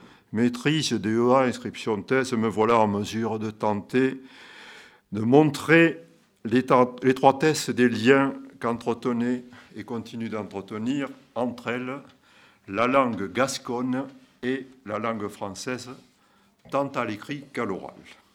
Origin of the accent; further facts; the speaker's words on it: Maspie, Nouvelle-Aquitaine, France; moi je suis de Maspi. Maspi est le nom de mon village béarnais d'origine, 30 km au nord de Pau.